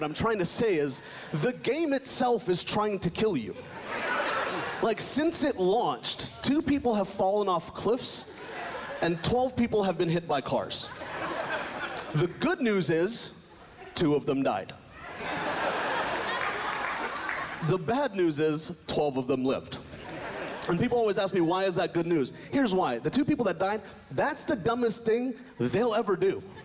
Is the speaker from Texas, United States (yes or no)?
yes; Texas, United States; I'm from Texas. That's where I grew up. Grew up in Texas.